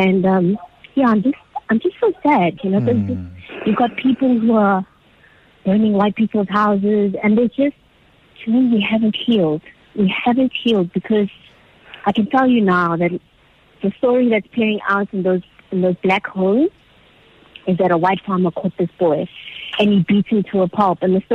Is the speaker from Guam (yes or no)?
no; North West, South Africa; I just wanted to say I grew up in the Northwest, and back then we had this pseudo freedom because we were called to Botswana